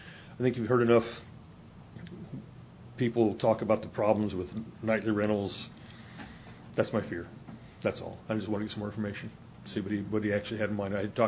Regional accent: Colorado, United States; You know, I've born and raised in Colorado, retired out here a year ago.

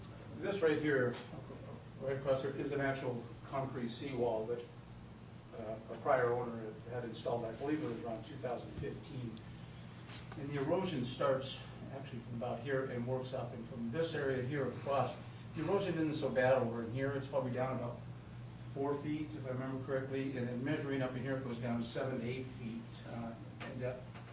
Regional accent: Sisters, Oregon, United States; And we hail from Sisters, Oregon

